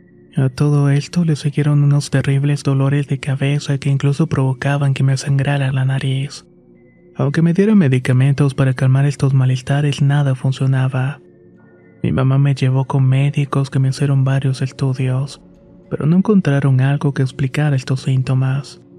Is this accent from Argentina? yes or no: yes; Misiones, Argentina; now in Buenos Aires, Argentina; Soy originaria de Argentina y actualmente vivo en Buenos Aires, aunque mi provincia natal es Misiones. Fue ahí donde crecí y tuve al principio una buena infancia.